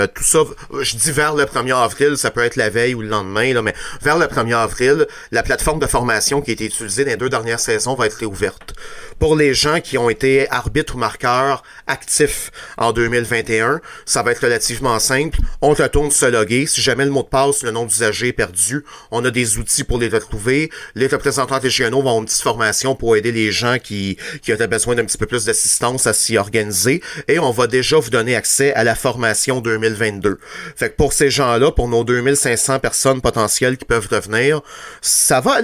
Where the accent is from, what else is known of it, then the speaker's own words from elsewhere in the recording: Quebec, Canada; Mais quand on vient du Québec, de par la langue, on est facilement sur le spot.